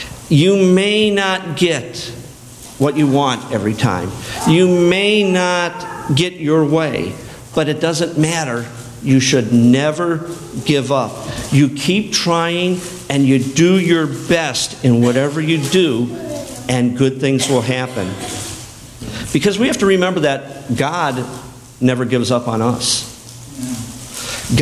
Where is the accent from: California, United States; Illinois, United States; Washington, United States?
Illinois, United States; Chicago; Did you know that I was born and raised in Chicago? Yeah, I came from the big city before I went to college and then moved down here.